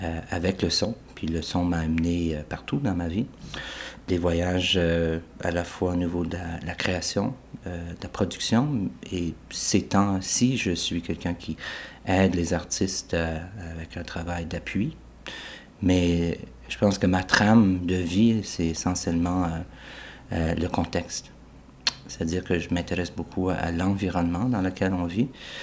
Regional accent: Ottawa, Ontario, Canada; born there; Je suis né à Ottawa en 1959.

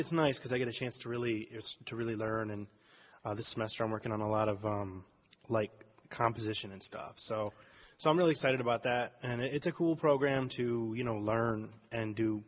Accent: Detroit, Michigan, United States; Yeah, I'm from Detroit. I'm enrolled in the off-campus BA program. It's just long way from Detroit, not so much geographically, but as far as the state of mind goes.

